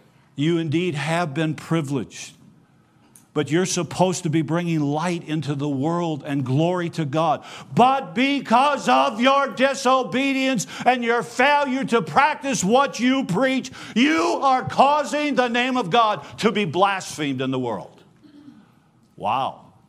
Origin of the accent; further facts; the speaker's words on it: Holland, Michigan, United States; In fact, I grew up in Holland, Michigan. It's Dutch Central in North America.